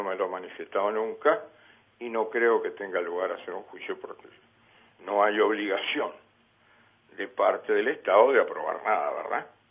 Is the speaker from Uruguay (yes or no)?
yes; Rocha, Uruguay; no somos los de Rocha los que atacamos, somos los que cuidamos ese patrimonio